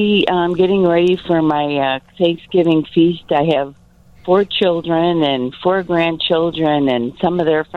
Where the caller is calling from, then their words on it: Streamwood, Illinois, United States; Oh, I'm calling from Streamwood